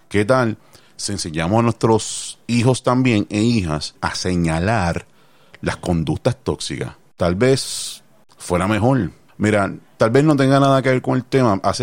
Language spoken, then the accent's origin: Spanish; Carolina, Puerto Rico; me crié en Carolina